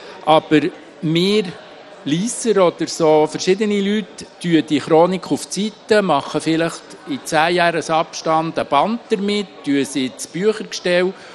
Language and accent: German; Lyss, Bern, Switzerland; Ich bin in Lies geboren. Seeland ist meine Heimat.